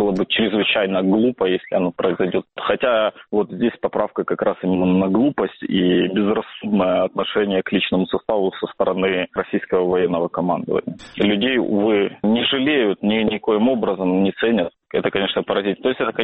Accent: Zaporizhzhia, Zaporizhzhia Oblast, Ukraine; Я сам из Запорожья. Ну, значительную часть жизни жил.

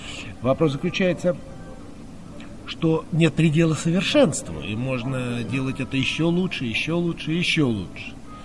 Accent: Armenia; И эта страна, наша страна, вернее, Армения, моя малая родина

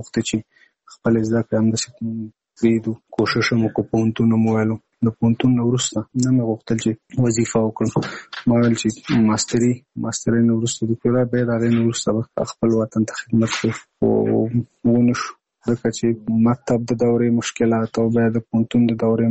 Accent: Nangarhar, Afghanistan; now in Kabul, Afghanistan; زموږ کور په ننګرهار کې دی، زه په کابل کې یم.

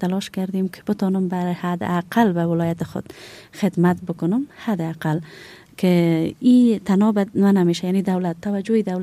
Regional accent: Kabul, Afghanistan; یعنی چند پشت بیشتر کابل آمدن و ما کابل نشین شدیم و همینجا زندگی کردیم بعد آنم باز بیرون از افغانستان بودیم

